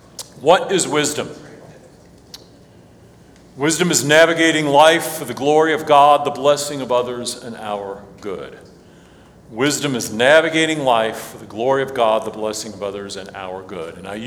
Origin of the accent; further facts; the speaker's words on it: Cincinnati, Ohio, United States; I grew up in Cincinnati, so I'm more of a river guy than an ocean guy.